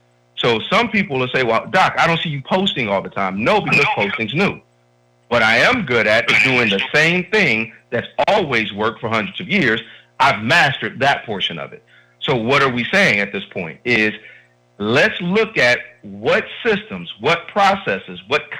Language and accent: English; United States; When I say we, just as American people in our society, that we're always on the quest for more money as a general rule